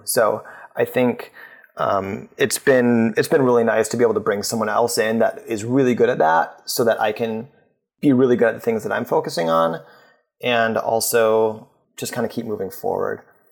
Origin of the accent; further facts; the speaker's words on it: Minneapolis, Minnesota, United States; I'm actually from Minneapolis as well.